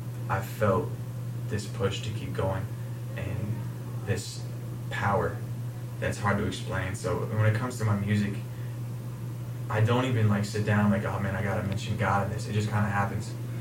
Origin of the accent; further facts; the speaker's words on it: Midwest, United States; I'm from the Midwest.